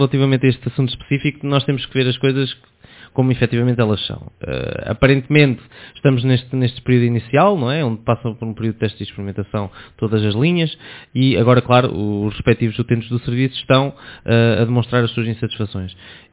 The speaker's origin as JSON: {"language": "Portuguese", "town": "Nariz", "region": "Centro", "country": "Portugal", "tie": "born or raised there", "said": "Eu neste momento, sou natural de Nariz, mas agora já estou a viver na cidade, vivo junto à periferia"}